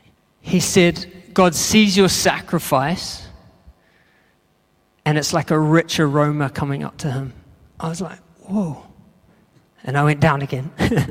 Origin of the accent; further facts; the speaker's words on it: New Zealand; accent: New Zealand; moved away; I came from New Zealand, if you didn't know. My accent sort of gives it away, doesn't it?